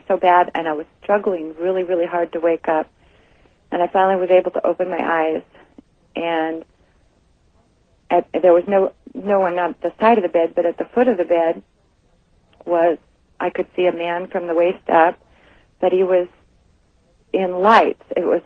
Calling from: Wenatchee, Washington, United States; Hi, I'm calling from Wenatchee.

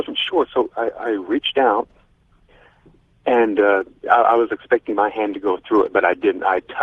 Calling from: Las Vegas, Nevada, United States; from Las Vegas.

